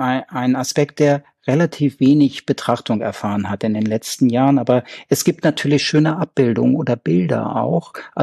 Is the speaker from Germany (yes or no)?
yes; Northern Germany, Germany; wie hier im norddeutschen Raum, wo ich herkomme